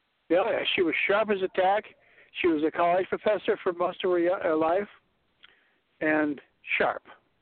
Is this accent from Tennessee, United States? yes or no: no; Maine, United States; I'm mean and ornery. I'm from Maine.